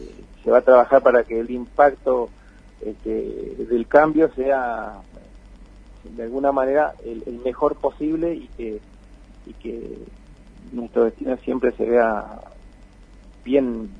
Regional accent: Iguazú, Misiones, Argentina; somos los de Iguazú que tenemos que estar involucrados, ¿no?

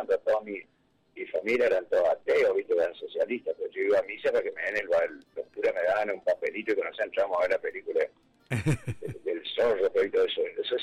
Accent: Curuzú Cuatiá, Corrientes, Argentina; now in Rosario, Argentina; Yo nací en Curuzupatía y estuve hasta el año 66 en Curuzupatía, 67. Yo vine a Rosario

